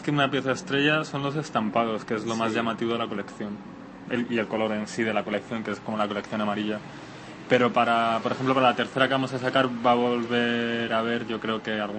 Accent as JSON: {"language": "Spanish", "country": "Spain", "said": "pronuncia la H como J porque somos españoles"}